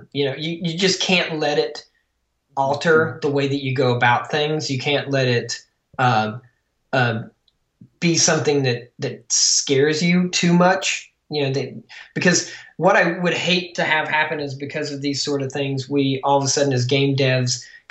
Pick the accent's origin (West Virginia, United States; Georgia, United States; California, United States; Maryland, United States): West Virginia, United States; now in Seattle, United States; I'm from Southern West Virginia.